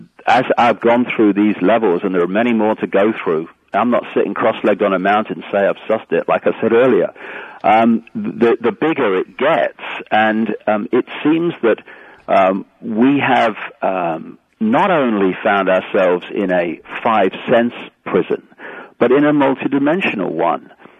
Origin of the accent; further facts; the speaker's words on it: Leicester, East Midlands, United Kingdom; from Leicester